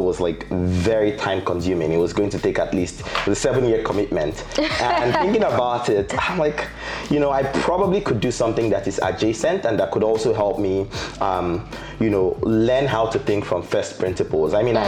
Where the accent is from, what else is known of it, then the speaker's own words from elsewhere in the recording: Calabar, Cross River, Nigeria; also born or lived in Lagos; But I grew up in Calabar, so in very many ways I'm a Calabar boy, you know, in all its trappings.